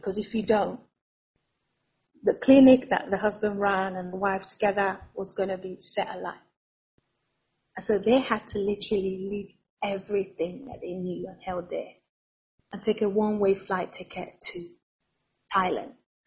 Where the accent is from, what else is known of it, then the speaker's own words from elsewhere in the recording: Nigeria; born there; Nigeria is actually my home country, so I was born in Nigeria.